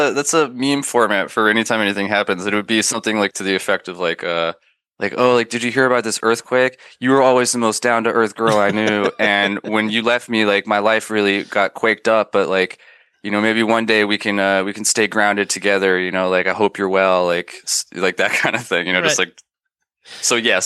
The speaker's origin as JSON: {"language": "English", "region": "Nevada", "country": "United States", "tie": "born or raised there", "said": "I grew up in Southern Nevada, near Vegas"}